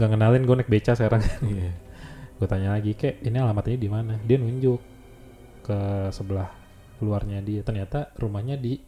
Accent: Jakarta, Indonesia; gue orang Jakarta kan.

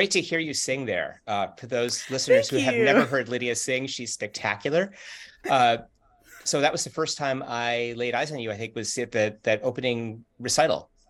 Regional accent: Cleveland, Ohio, United States; So I'm from Cleveland, Ohio, where we met at that conference.

